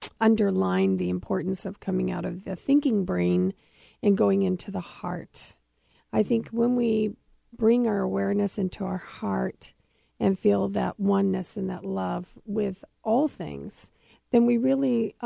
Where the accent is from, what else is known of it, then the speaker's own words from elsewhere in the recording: California, United States; I grew up in California, maybe five, and of course, it's hot there.